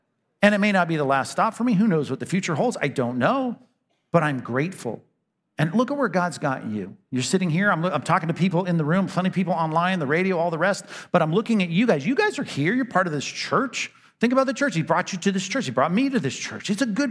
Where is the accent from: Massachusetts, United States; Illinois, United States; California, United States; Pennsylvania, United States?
California, United States; Long Beach; also born or lived in Alabama; I grew up in Southern California. May you not know this. I was born in Alabama. Did you know that? Born in Alabama.